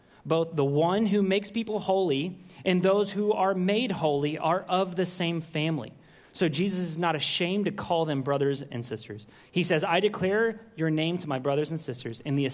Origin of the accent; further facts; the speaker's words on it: Waco, Texas, United States; Now, I grew up in Waco, Texas. I can take you to Waco, Texas. I was born and raised there. I lived half of my life there. I can take you there. I'm from there.